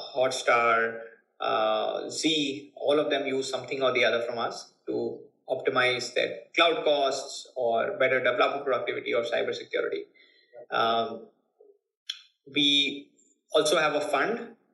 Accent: Kolkata, West Bengal, India; I'm born and brought up in Calcutta.

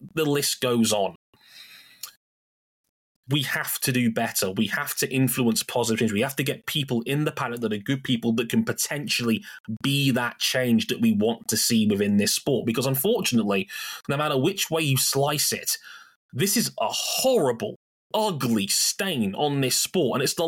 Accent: United Kingdom; Like, again, I cannot stress this as a British guy here, because I'm the one Brit here who obviously can be an American. This is a mainstream story in the UK right now.

